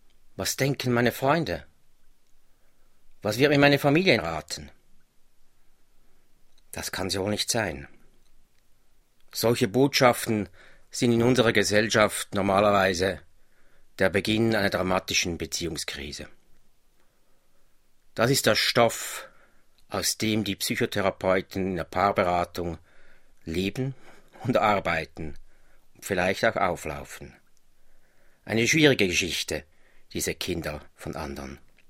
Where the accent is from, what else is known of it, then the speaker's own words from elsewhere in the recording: Central Switzerland, Switzerland; einer der beiden Maria-Feiertage in der Zentralschweiz, da wo ich herkomme.